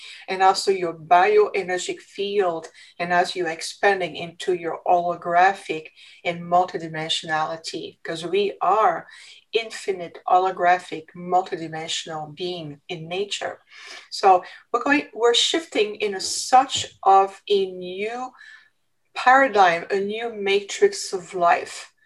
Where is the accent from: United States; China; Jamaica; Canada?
Canada; my story began when I was just a little girl growing up in Canada.